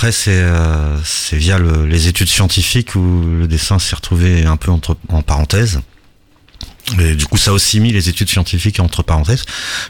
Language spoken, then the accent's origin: French; Le Havre, Normandy, France; also born or lived in Marrakech; Je suis né à Marrakech, un 1er avril donc, mais j'ai vécu quasiment tout le temps au Havre, oui.